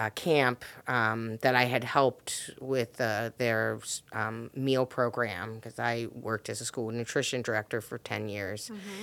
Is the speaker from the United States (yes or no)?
yes; Cuyahoga Falls, Ohio, United States; I grew up in Cuyahoga Falls. I graduated from Stowe High School.